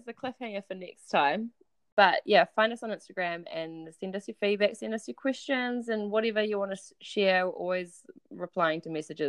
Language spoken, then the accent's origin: English; Nelson, New Zealand; So I grew up in Nelson's. We didn't have anything as flash as Supre.